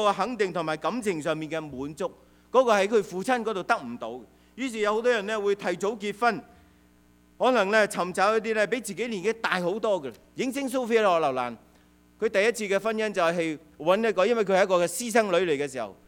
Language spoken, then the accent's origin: Chinese; China; 在我们中国人的社会里面，那个呢是重男轻女